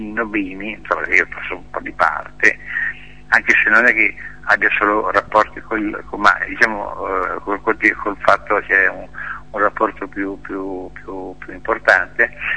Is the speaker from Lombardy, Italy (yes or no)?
yes; Milan, Lombardy, Italy; born there; io sono nato a Milano … il 25-7-52